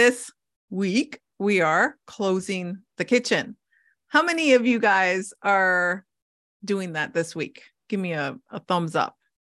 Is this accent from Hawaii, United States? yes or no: yes; Hawaii, United States; I was born and raised in Hawaii with two Mexican parents.